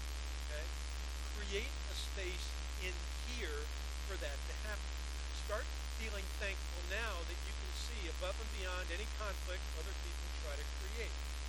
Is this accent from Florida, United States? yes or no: yes; Florida, United States; You know, I grew up in Florida.